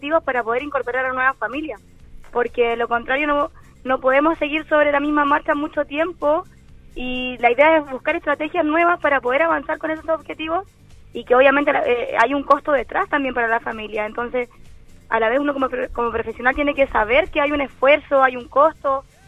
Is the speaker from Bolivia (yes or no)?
no; San Carlos, Ñuble, Chile; also born or lived in Concepción; yo soy terapeuta ocupacional. Yo estudié en Concepción y cuando obviamente volví, yo soy de San Carlos, volví a San Carlos